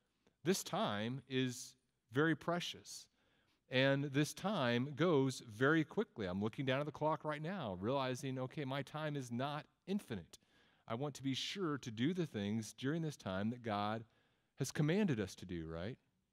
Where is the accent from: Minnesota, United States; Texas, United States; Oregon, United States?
Texas, United States; also born or lived in Tennessee; I'm from Texas and Tennessee and different places, so I just say both.